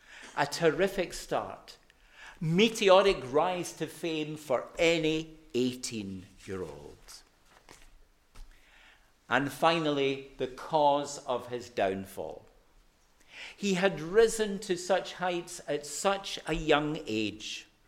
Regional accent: Glasgow, Scotland, United Kingdom; although I'm a Glaswegian

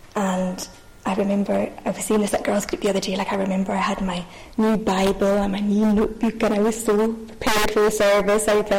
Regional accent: Scalpay, Scotland, United Kingdom; So I'm living in Scalpay, which I suppose is kind of a good place to start. So I was brought up in Scalpay, which was lovely. Very thankful for my upbringing.

